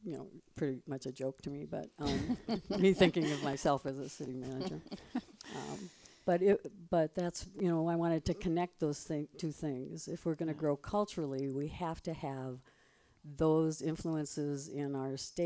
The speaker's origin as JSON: {"language": "English", "town": "Dell Rapids", "region": "South Dakota", "country": "United States", "tie": "born or raised there", "said": "I grew up in Del Rapids, so we didn't have a big arts program back when I was in high school."}